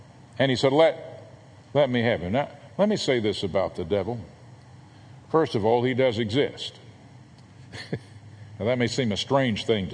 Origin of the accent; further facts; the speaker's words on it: Fort Worth, Texas, United States; Over in Fort Worth, my hometown, Cowtown, Boots and Bach